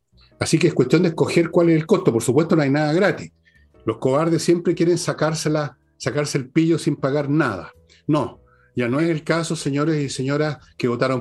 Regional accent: Chile; con muchos esfuerzos de muchos años, como tantos chilenos, junté plata para tener un pie

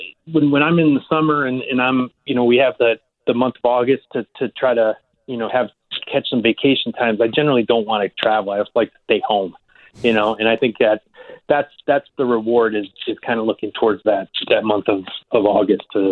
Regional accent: Chicago, Illinois, United States; having been here for 7 years now, I think I'm starting to consider myself a Floridian. And, that's for growing up in Chicago where we had really harsh winters.

